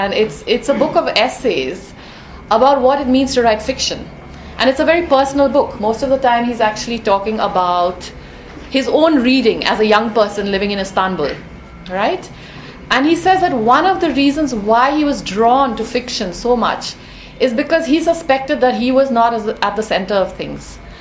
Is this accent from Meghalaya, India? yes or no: yes; Shillong, Meghalaya, India; when we were growing up in Shillong, the idea of going out to eat was very exciting.